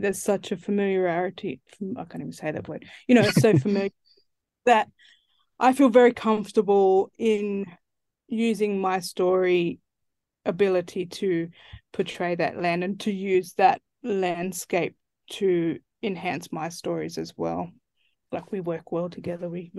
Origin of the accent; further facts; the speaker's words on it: Central Australia, Australia; You know, for me, I'm from Central Australia. That's where I grew up. That's who I, you know, it's a part of me. It's who I am, you know, and I grew up in the bush a lot. You know, I spent a lot of my childhood out there